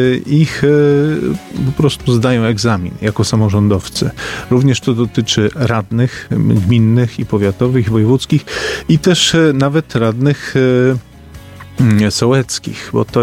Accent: Pomeranian Voivodeship, Poland; My w Kaszubi mamy to szczęście, że nasza kultura może być podstawą do różnych innych twórczych poszukiwań

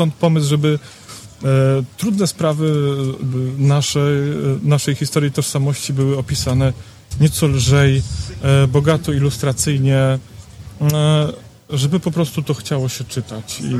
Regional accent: Pomeranian Voivodeship, Poland; że chcemy się spotkać, że chcemy świętować, że jesteśmy Kaszubami.

